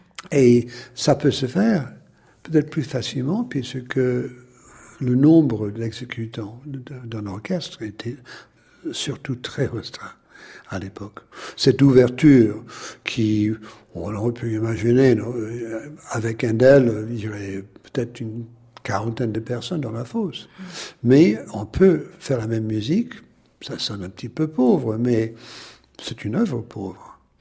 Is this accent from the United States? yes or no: yes; Buffalo, New York, United States; French is a second language; de ma ville natale de Buffalo.